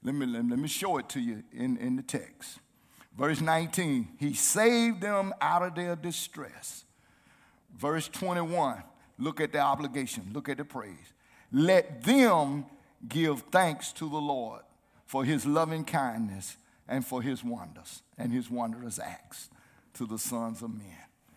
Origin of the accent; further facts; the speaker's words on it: Titusville, United States; When I was a young boy, growing up in Titusville, the parks and recreation centers were closed.